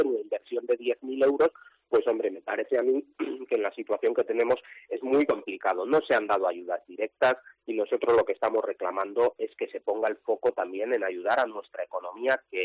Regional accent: La Rioja, Spain; somos solo los riojanos los que las estamos sufriendo.

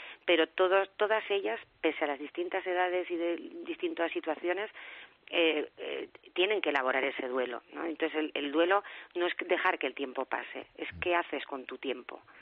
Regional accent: Huesca, Aragon, Spain; Yo, por ejemplo, soy de Huesca

